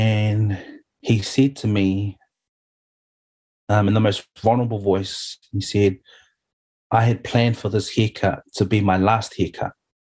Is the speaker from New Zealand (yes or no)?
yes; New Zealand; born there; I'm Samoan. I was born here in Aotearoa, New Zealand, but my parents immigrated from Samoa in the 60s.